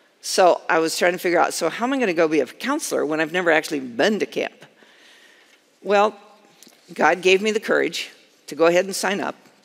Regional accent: Dayton, Ohio, United States; I grew up in Dayton, we had ice hockey, not field hockey.

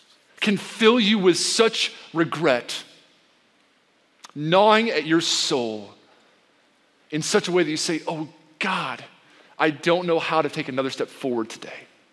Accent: New York, United States; I hate waiting. I'm from New York. It's my excuse.

